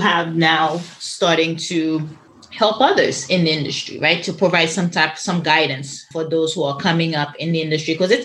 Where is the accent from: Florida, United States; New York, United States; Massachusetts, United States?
Massachusetts, United States; Boston; I'm from Boston. So it's nice to hear that.